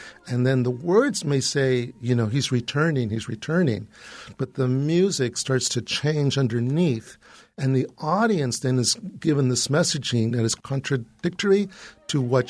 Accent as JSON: {"language": "English", "region": "California", "country": "United States", "tie": "born or raised there", "said": "So I grew up in California, and when I grew up, there was music in school."}